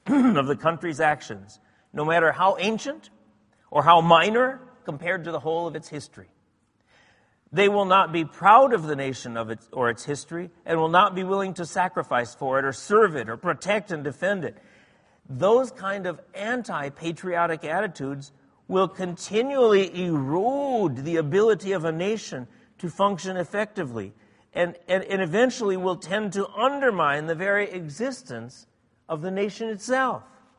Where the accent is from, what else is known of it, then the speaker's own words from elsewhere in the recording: United States; I'm proud of my country. I'm an American. I'm thankful for my country.